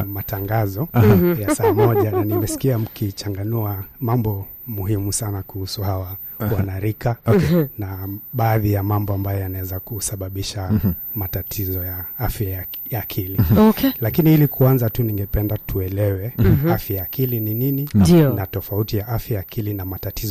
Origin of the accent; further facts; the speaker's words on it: Kilifi, Kilifi County, Kenya; Na natokea kule Kilifi.